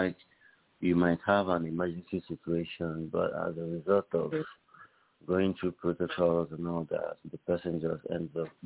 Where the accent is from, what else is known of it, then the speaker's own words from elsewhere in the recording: Imo, Nigeria; I'm from Imo State, Nigeria.